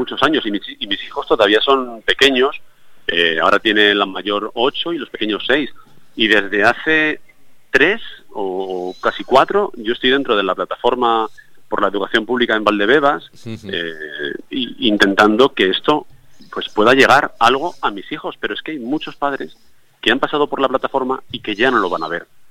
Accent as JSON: {"language": "Spanish", "town": "Segovia", "region": "Castile and León", "country": "Spain", "said": "yo soy segoviano, soy de Segovia. Segovia tiene 50.000, 55.000 habitantes."}